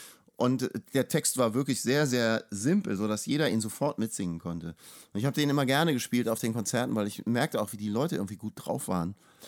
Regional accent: Cologne, North Rhine-Westphalia, Germany; Also ich komme hier aus Köln

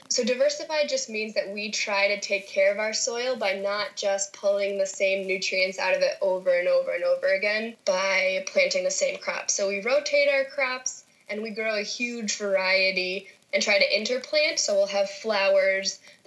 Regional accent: Vermont, United States; So I grew up in Vermont, which is very green. You know, I grew up composting, I grew up with huge gardens in my backyard

